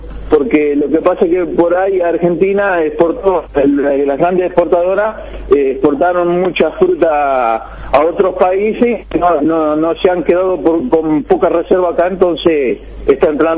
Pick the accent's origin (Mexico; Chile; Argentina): Chile; De Chile, sí.